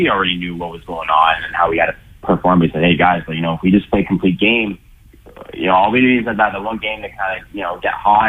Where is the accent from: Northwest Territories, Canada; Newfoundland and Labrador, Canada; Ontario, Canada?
Ontario, Canada; London; So I brought it back to London, Ontario, which is my hometown. It's where I grew up.